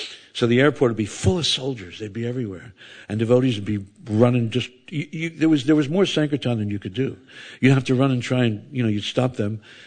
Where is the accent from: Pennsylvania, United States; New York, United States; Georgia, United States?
Pennsylvania, United States; Philadelphia; I'm from Philadelphia, Pennsylvania, in America, and right across the river is New Jersey. There's a big military base in New Jersey.